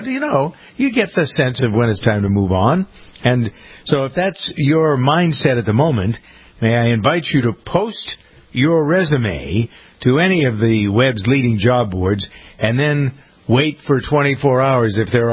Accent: Framingham, Massachusetts, United States; in my hometown of Framingham

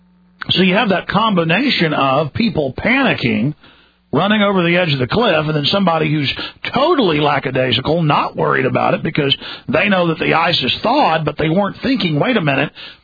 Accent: Dallas, Texas, United States; Because I'm from Dallas, again, where we get some snow and some sleet every year

